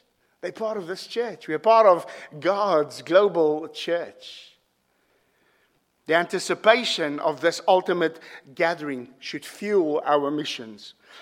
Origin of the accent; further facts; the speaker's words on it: South Africa; I'm South African. The nations have come. There's an American. The nations are here. When I grew up in South Africa, in the area we lived